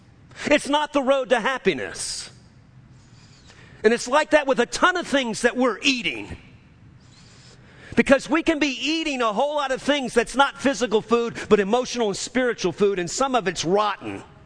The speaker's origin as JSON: {"language": "English", "town": "New Orleans", "region": "Louisiana", "country": "United States", "tie": "born or raised there", "said": "And I grew up in New Orleans."}